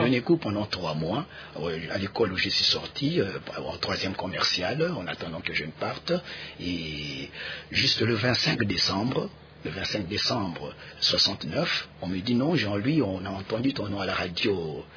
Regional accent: Kinshasa, DR Congo; also born or lived in Mbandaka; Dès que je suis né, je suis arrivé à Kinshasa en 1950. J'avais encore 6 mois.

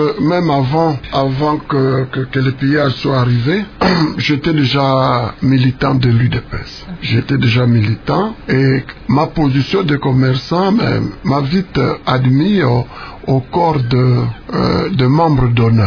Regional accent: Kongo Central, DR Congo; Je suis né en 1952. Je suis originaire du Congo central, de la province du Congo central, district du Bas-Fleuve, territoire du Tchiela, secteur de Nzobelouzi

